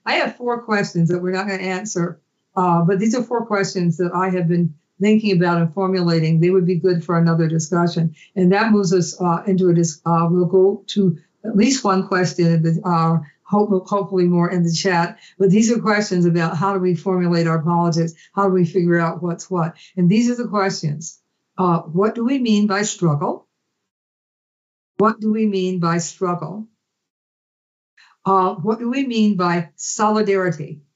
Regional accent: Cleveland, Ohio, United States; But do I build a politic based upon growing up in Cleveland, you know, as a twin, you know, on East 132nd Street?

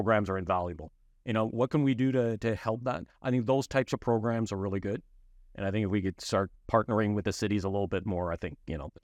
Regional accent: Montreal, Quebec, Canada; I'm from Montreal.

